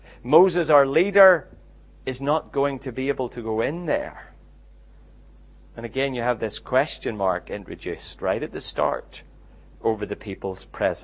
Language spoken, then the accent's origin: English; United Kingdom; I grew up in the United Kingdom when Margaret Thatcher was premier.